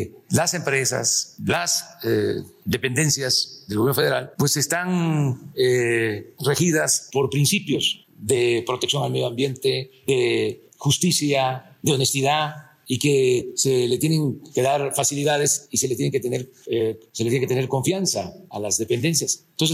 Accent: Tepetitán, Tabasco, Mexico; yo vengo de Tepetitán y, como le digo a mis hijos, Tepetitán tiene una gran historia, una gran cultura. Mi pueblo existía desde antes de que llegaran los españoles

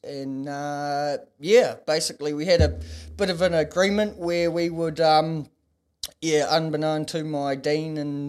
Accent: Auckland, New Zealand; So I'm from Auckland, New Zealand, particularly from South Auckland, which holds some rep around the world, if you look at the headlines sometimes. I grew up in a little sort of harbourside community, rural

